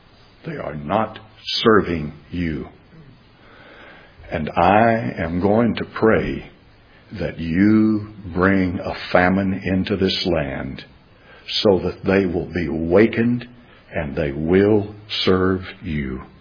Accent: United States; born there; I'm an American. You know, I was born here in this nation.

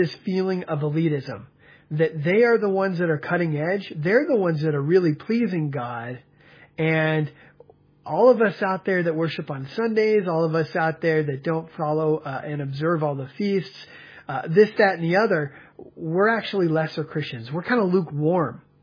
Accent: United States; born there; that I was born in America, I know English

